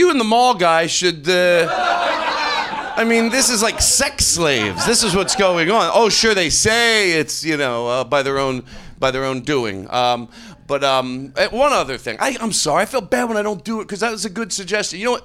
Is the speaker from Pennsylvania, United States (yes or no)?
yes; Philadelphia, Pennsylvania, United States; people can hear my accent. I'm from Philadelphia, so if I go water.